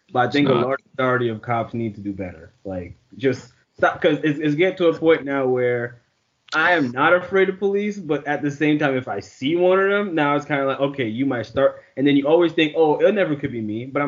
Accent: New York, United States; I'm desensitized growing up in New York. Somebody gets shot every day.

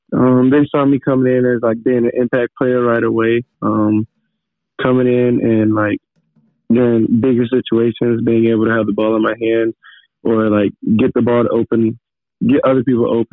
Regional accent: North Dakota, United States; also born or lived in Georgia; I was born in Georgia, but then I moved to North Dakota with my dad. And that's where I really started playing basketball

